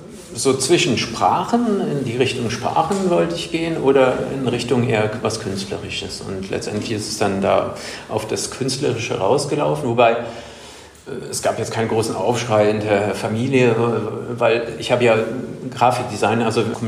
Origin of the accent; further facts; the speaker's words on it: Cologne, North Rhine-Westphalia, Germany; im Prinzip bin ich auch auf dem Land groß geworden. Also das, am äußersten Randbezirk praktisch im Kölner Norden. Ein Dorf mit 5000 Einwohnern, also da bin ich halt groß geworden